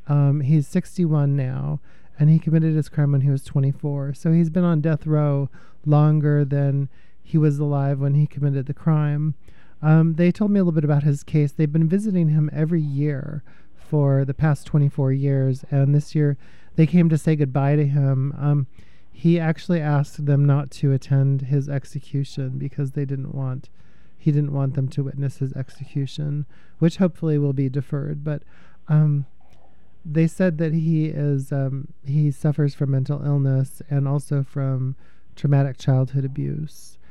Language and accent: English; Tennessee, United States; moved away; I moved here from Tennessee, and we were at a memorial for an activist colleague friend of ours